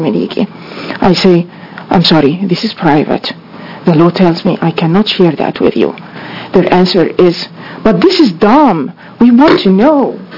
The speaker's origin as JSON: {"language": "English", "country": "Egypt", "said": "I actually explained to her that from my home country in Egypt, a lot of Christian women wear the headscarf out of modesty."}